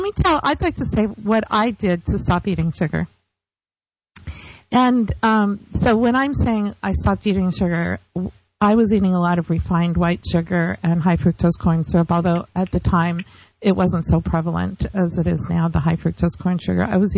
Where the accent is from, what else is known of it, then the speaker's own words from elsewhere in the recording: California, United States; In California.